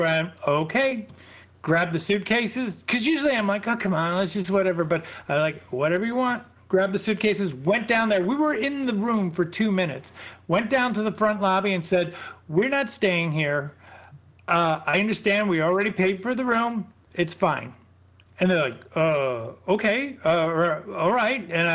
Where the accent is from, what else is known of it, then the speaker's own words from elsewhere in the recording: Milwaukee, Wisconsin, United States; so I'm from Milwaukee, and every once in a while, you know, I fly back, and Kate and I, we go visit my folks and stuff